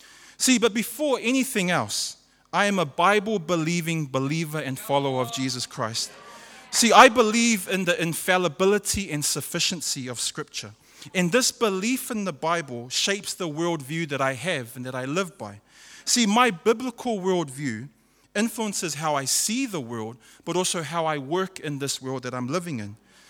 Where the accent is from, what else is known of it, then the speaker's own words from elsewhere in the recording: Auckland, New Zealand; also born or lived in Samoa; I was born in Samoa, and my family moved to New Zealand in 1981. I was raised in the capital city of the universe, Mangere in South Auckland.